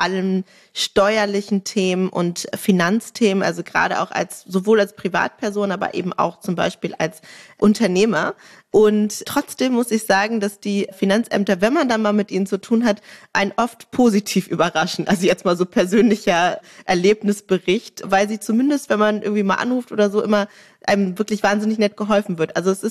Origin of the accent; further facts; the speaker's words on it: Berlin, Germany; Als Berlinerin